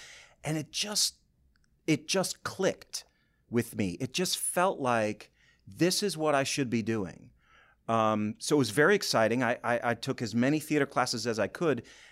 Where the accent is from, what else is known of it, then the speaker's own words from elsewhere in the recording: Boyne City, Michigan, United States; Because I'm from Boyne City originally.